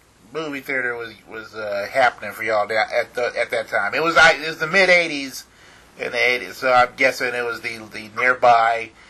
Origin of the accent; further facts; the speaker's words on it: Houston, Texas, United States; because I grew up in Houston